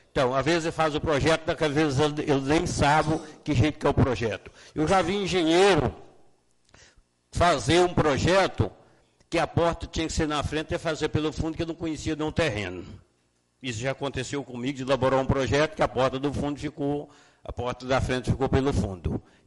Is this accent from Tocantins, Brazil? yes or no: yes; Figueirópolis, Tocantins, Brazil; born there; todo o povo de Figueirópolis, a comunidade Rainha da Paz, da onde eu nasci